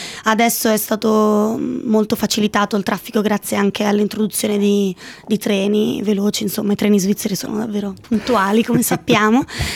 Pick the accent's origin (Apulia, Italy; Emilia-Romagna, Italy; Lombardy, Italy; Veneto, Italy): Lombardy, Italy; Como; moved away as an adult; now in Australia; Io sono di Como, della provincia di Como, ho 31 anni, quasi appena compiuti